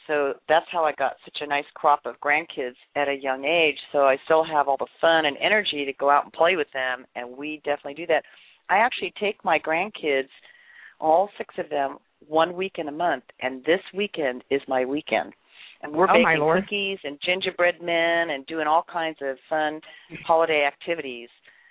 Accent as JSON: {"language": "English", "town": "Van Nuys", "region": "California", "country": "United States", "tie": "born or raised there", "said": "I was born in Los Angeles County. I'm a California native, which is a rare breed here in California, and grew up, I always say, cruising the boulevard in Van Nuys."}